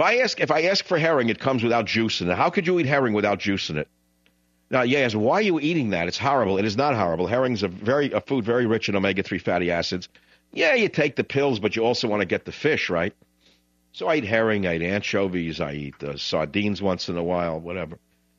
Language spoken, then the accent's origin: English; New York, United States; Remember, I grew up in New York where one deli man in one appetizing store on Long Island could serve 43 people in about 14 minutes.